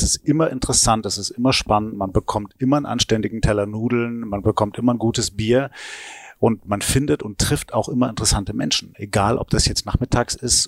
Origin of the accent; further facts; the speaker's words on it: Stuttgart, Baden-Württemberg, Germany; born there; glaube, jeder echte Schwabe würde heraushören, dass ich eigentlich nur ein Neigschmeckter bin. Ich bin zwar in Stuttgart geboren